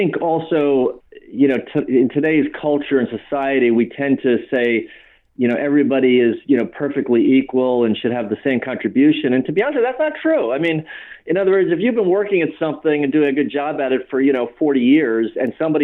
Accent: United States; And I'm thinking, I'm an American, you know.

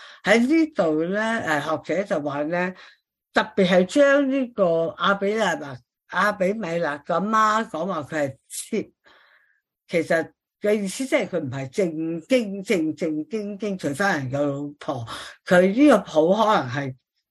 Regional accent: China; 好似我哋中国人都系啦，

